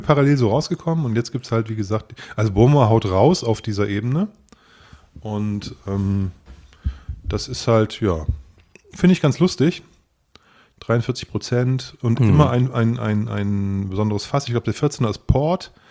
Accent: Leipzig, Saxony, Germany; ich dachte, als Leipziger hat man so eine gewisse Verpflichtung zu seinen lokalen Künstlern

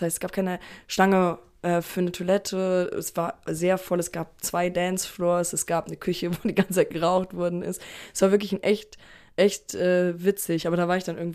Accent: Stuttgart, Baden-Württemberg, Germany; mein bester Freund aus Stuttgart, also unten aus meiner Heimat

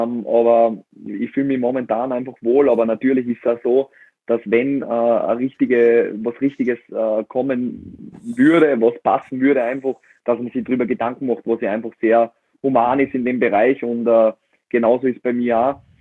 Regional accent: Salzburg, Austria

